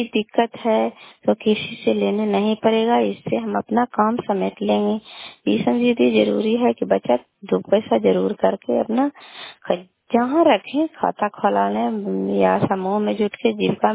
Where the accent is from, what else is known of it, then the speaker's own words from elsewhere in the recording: Kalyanpur, Bihar, India; घर कल्याणपुर वाली बेची पंचायत प्रखंड चंडी जिला नालंदा का निवासी हूँ।